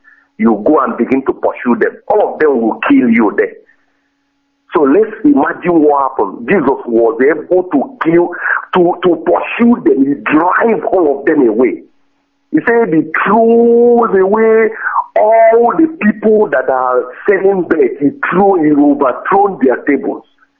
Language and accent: English; Ogidi, Anambra, Nigeria; I'm calling from the zoo, from the heart of darkness, and I'm from Ogidi in the Dimly North local government of Anambra State.